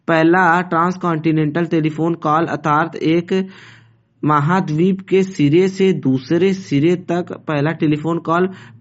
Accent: Jaunpur, Uttar Pradesh, India; मैं जौनपुर के उत्तर प्रदेश का निवासी हूँ।

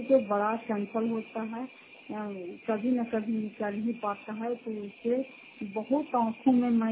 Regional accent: Makrauta, Bihar, India; घर पति ऐसी संचार मकड़ौता जिला नालंदा प्रांत ब्लॉक की निवासी हूँ

